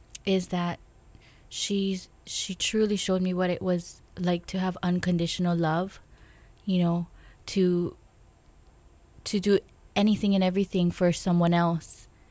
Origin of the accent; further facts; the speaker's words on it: Kaneohe, Hawaii, United States; I grew up on island of Oahu in Hawaii, mainly on the Kaneohe side, windward side.